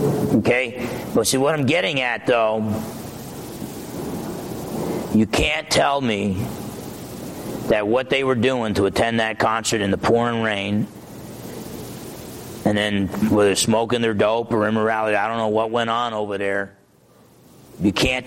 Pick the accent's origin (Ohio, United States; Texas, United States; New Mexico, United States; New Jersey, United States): New Jersey, United States; I'm half Italian. I'm from New Jersey, okay?